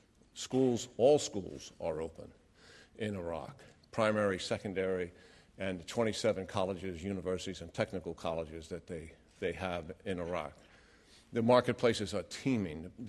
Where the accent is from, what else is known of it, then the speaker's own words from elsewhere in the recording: New York City, New York, United States; now in Washington, D.C., United States; It's always great to be back in my hometown, New York City. I don't need much excuse to come here. I love this place, even though I spent most of my adult life in other places. But it always has been home, even though I don't live here. I live in Washington, D.C.